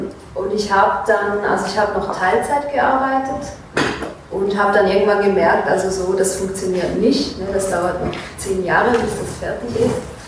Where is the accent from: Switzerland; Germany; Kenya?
Switzerland; Frauenfeld, Thurgau; von meiner Heimatstadt Frauenfeld was bekommen